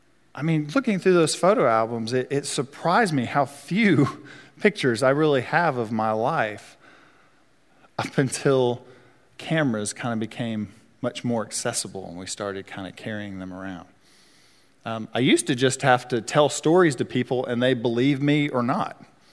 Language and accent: English; Enterprise, Alabama, United States; born there; I was born in Enterprise, Alabama. And I only lived there maybe the first year of my life or so, have no memory or recollection of the place at all